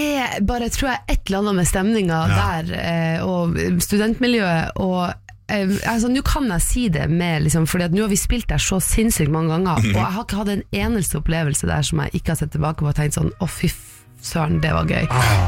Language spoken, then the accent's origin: Norwegian; Tromsø, Troms, Norway; Altså, jeg vokste jo opp i Tromsø, der gikk man jo på trynet hele tiden, på is og diverse.